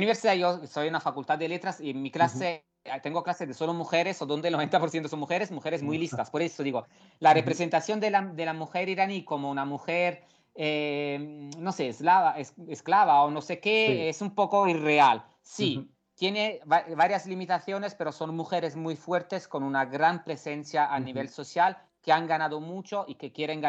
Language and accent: Spanish; Italy; bueno, como también italiano